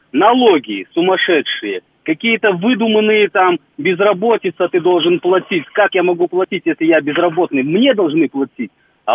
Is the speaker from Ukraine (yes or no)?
no; Belarus; now in Moscow, Russia; Да, я белорус, как бы работаю в Москве